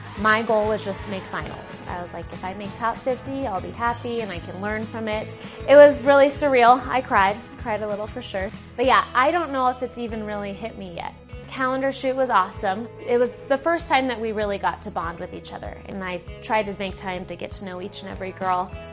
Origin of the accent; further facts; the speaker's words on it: Parker, Colorado, United States; I'm from Parker, Colorado, and this is my first year as a Denver Broncos cheerleader.